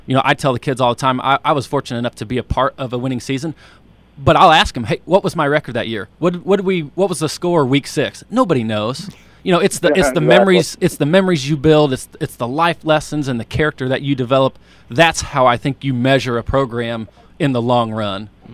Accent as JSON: {"language": "English", "town": "Litchfield", "country": "United States", "tie": "born or raised there", "said": "You know, I'm from Litchfield, so kind of that same aspect of something that you're very proud of and honored to be a head coach at your hometown."}